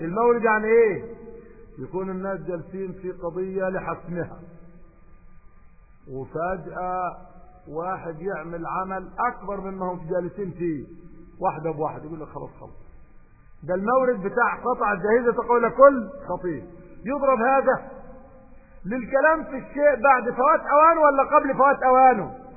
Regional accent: Upper Egypt, Egypt; وخصوصا عندنا الان في الصعايدة بلدنا، انا صعيدي بالذات

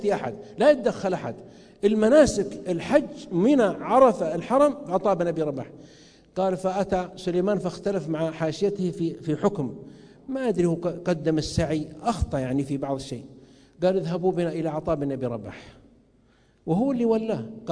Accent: Saudi Arabia; عندنا في السعوديه

